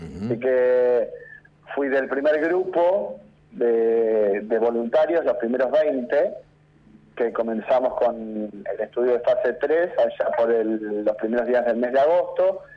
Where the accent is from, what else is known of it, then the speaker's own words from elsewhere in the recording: Río Turbio, Santa Cruz, Argentina; moved away as an adult; now in San Isidro, Argentina; Yo viví muchos años allá, me crié en Río Turbio.